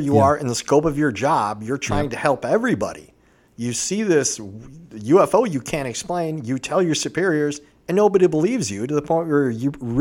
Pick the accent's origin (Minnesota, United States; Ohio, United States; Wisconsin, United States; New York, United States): Ohio, United States; Vermilion; So I grew up in Vermilion, Ohio. It's a little bit west of where we're talking about